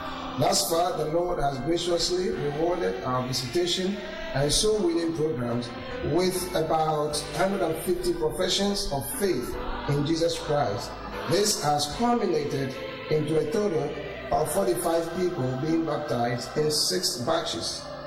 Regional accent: Ghana; as a Ghanaian, I have a greater understanding of my people and their potentials

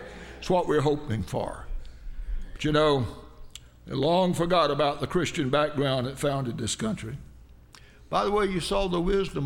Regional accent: California, United States; Say, I'm from California.

